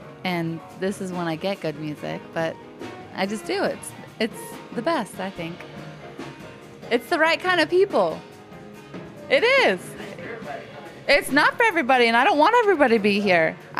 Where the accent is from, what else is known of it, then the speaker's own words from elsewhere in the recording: Kansas City, Missouri, United States; I'm from Kansas City. This is my favorite place in Kansas City.